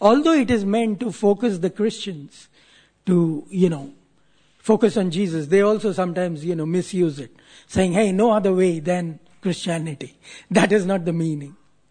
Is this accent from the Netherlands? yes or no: no; India; as I was growing up in India